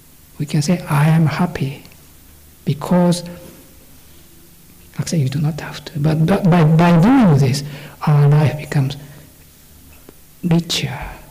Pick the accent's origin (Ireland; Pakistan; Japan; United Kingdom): Japan; accent: Japanese; English is a second language; I have a strong Japanese accent. Thank you for putting me with my accent